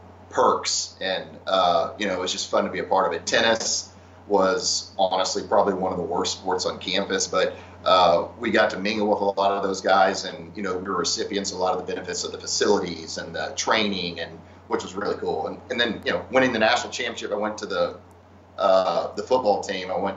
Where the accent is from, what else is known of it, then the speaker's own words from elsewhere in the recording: Corpus Christi, Texas, United States; Yeah. So from Corpus Christi.